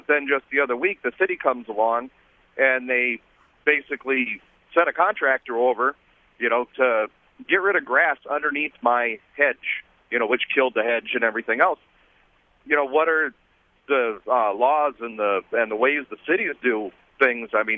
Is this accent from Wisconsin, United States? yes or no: yes; Appleton, Wisconsin, United States; Hi, I'm from Appleton.